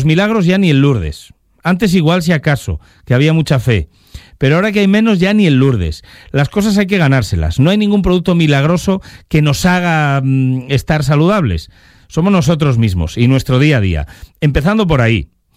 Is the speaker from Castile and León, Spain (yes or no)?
yes; León, Castile and León, Spain; para los que somos de León